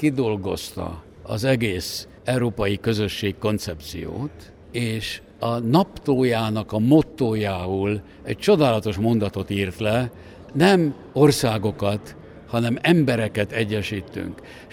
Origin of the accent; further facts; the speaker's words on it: Arad, Arad County, Romania; Ezeket az embereket össze tudja kötni az, hogy aradiak vagyunk.